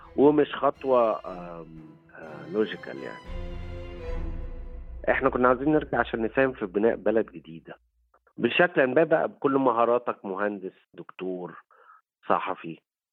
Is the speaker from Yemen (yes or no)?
no; Egypt; في الآخر هويتي أنا مصري وافتخر يعني